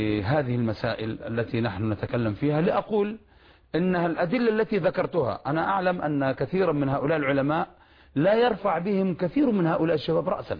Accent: Yemen; مشايخ عندنا في اليمن كبار

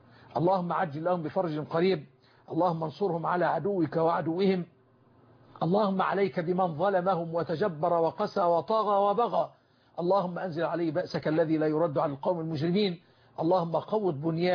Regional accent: Egypt

